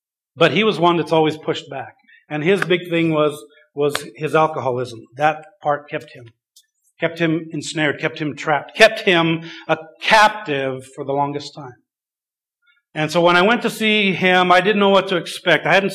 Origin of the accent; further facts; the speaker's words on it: Idaho, United States; but they chose Idaho, my home state, where a lot of my family, most of my family, my immediate family are.